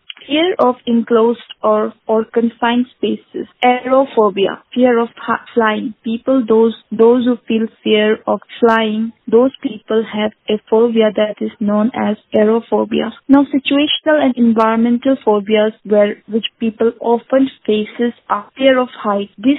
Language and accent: English; Rajasthan, India; I am a teacher from Rajasthan.